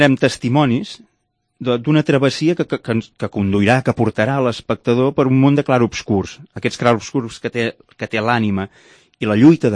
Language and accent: Catalan; Reus, Catalonia, Spain; com a reusenc, m'encantaria poder-ho compartir amb tots els reusencs